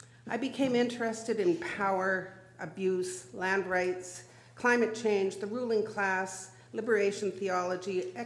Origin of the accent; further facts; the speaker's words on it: Regina, Saskatchewan, Canada; When I grew up in Regina, Saskatchewan, I attended Sunday school, youth group on Sunday evenings, and CGIT on Thursday evenings.